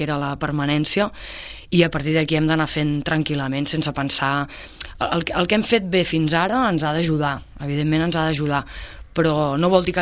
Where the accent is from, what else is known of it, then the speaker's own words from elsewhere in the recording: Sabadell, Catalonia, Spain; sóc de Sabadell, vaig estudiar allà, vaig començar a jugar a bàsquet allà